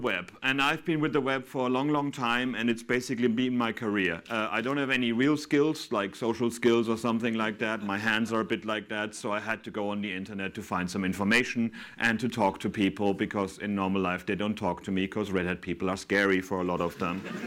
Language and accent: English; Germany; English is a second language; now in London, United Kingdom; I'm from Germany, but I live in England. So I've been in London for 15 years.